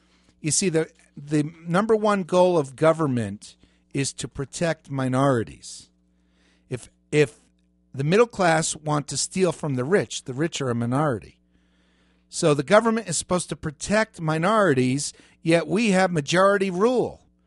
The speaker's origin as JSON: {"language": "English", "region": "New Jersey", "country": "United States", "tie": "born or raised there", "said": "This was in New Jersey. I grew up in New Jersey."}